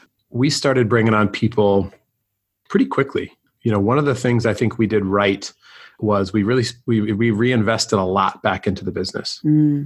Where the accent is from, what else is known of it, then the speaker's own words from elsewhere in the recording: Minneapolis, Minnesota, United States; also born or lived in Phoenix; I'm originally from Minneapolis, born and raised, and spent some time in Phoenix, Arizona, where I went to college, went to Arizona State University.